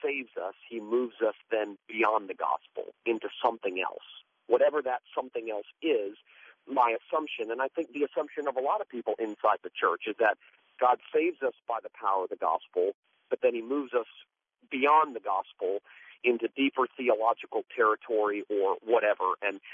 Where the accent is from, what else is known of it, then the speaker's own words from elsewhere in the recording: Fort Lauderdale, Florida, United States; also born or lived in Tennessee; Yeah, I'm from South Florida, born and raised in Fort Lauderdale, and went away to college and went away to seminary and then went and served a large church in Tennessee.